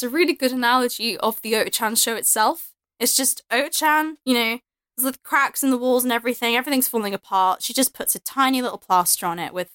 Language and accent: English; United Kingdom; like, that's, like, whenever I say I'm British, people are like, oh, British, kind of thing. Like, no, I'm actually... I don't speak like that.